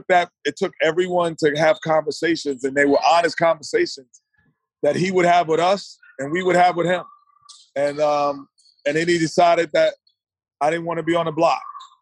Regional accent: New York, United States; I you know, being a New Yorker, you know, I always root subliminally for them

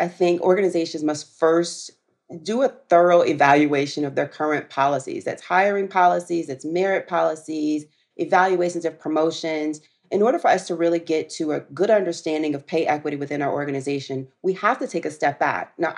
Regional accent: Southern United States, United States; Again, I'm a girl from the South.

